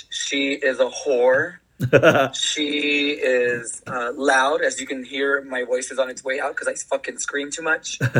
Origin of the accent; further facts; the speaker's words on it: Santa Ana, California, United States; I'm born and raised in Santana, Orange County.